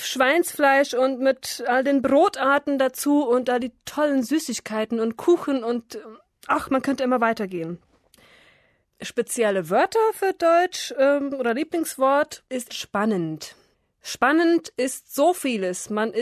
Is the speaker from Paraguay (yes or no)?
yes; Paraguay; Ich komme aus Paraguay, Südamerika und bin 1977 geboren.